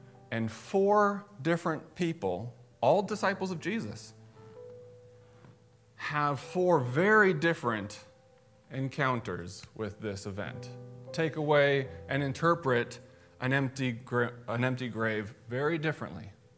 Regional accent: Pacific Northwest, United States; So growing up in the Northwest, took American history in high school, like everybody.

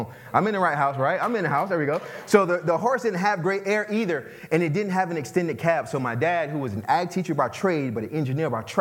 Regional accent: Hampton, South Carolina, United States; So I'm from the Lowcountry. Anybody familiar with the Lowcountry, Hampton County? There we go. Okay. So I'm from Lowcountry, Hampton, South Carolina. My mom's from Pendleton. My dad's from Lyman.

